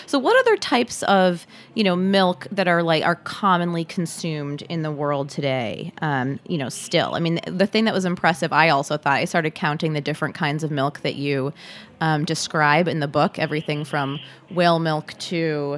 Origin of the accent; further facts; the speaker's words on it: United States; I mean, I am an American. First thing I think of is cow's milk.